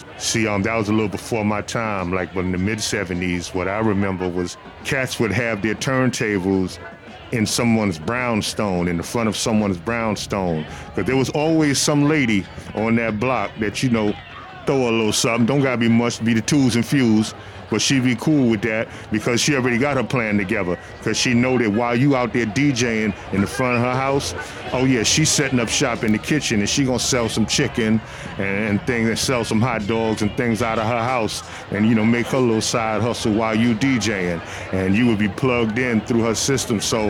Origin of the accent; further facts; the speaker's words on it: Brooklyn, New York, United States; So let's begin talking about growing up in Brooklyn. Growing up in Brooklyn, man, I just remember going to like the block parties in the 70s